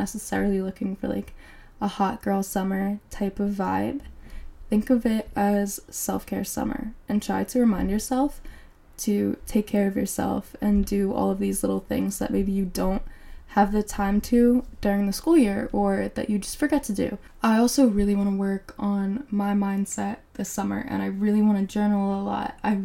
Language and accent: English; New Jersey, United States; I actually love my hometown, and I grew up on the Jersey Shore. I love New Jersey, and I love my friends at home